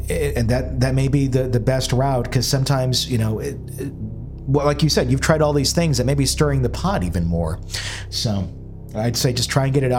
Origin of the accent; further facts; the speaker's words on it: Fond du Lac, Wisconsin, United States; 414 was my area code growing up, and then they separated out to 920 and 414.